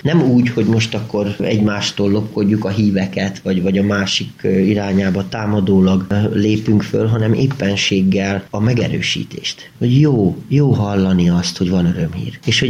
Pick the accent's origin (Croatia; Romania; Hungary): Croatia; Kopačevo, Osijek-Baranja County; én hát nem itt születtem, mert a szülészet az máshol volt, de a gyermekkoromat azt itt töltöttem Kopácson.